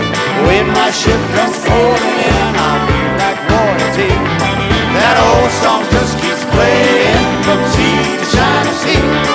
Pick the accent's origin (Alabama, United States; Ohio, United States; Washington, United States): Alabama, United States; as a kid growing up on the Magnolia River and Fish River and Weeks Bay, the mail boat, the last mail boat in America.